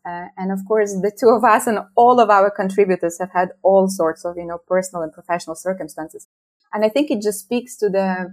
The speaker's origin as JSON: {"language": "English", "country": "Ukraine", "said": "I am from Ukraine and I work on, Ukrainian international affairs."}